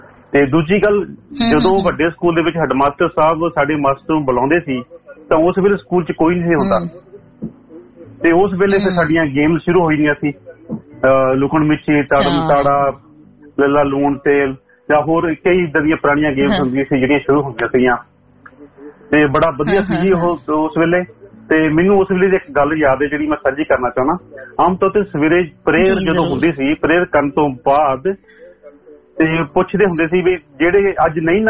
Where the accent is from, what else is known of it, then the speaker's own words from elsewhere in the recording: Virk, Punjab, India; ਸਾਡਾ ਪਿੰਡ ਸੀ ਜੀ ਫਗਵਾੜੇ ਦੇ ਕੋਲ, ਪਿੰਡ ਵਿਰਕ, ਤੇ ਮੇਰਾ ਬਚਪਨ ਉੱਥੇ ਬੀਤਿਆ।